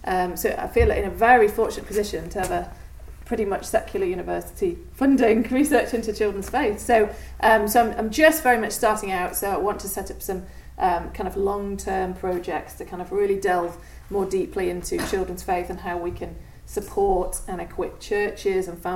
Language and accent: English; North West England, United Kingdom; You may have guessed I'm from England, over near Liverpool there.